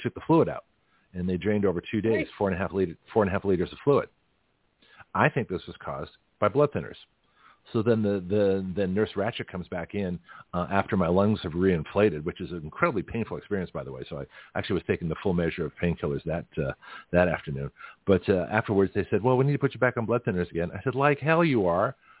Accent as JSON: {"language": "English", "town": "Lexington", "region": "Massachusetts", "country": "United States", "tie": "born or raised there", "said": "I grew up in New England, in Lexington, Massachusetts."}